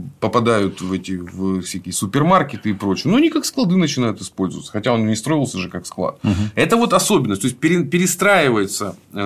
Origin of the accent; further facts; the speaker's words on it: Ukraine; first language ru; Я русскоязычный украинец. Да что там? Я просто такой самый что ни на есть русский Украины.